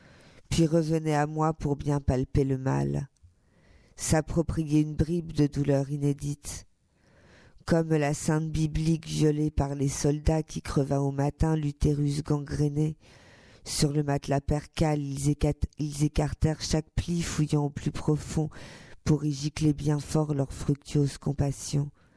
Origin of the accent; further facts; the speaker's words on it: Sartrouville, Île-de-France, France; j'ai été élevée à Sartrouville et que je ne parle pas français.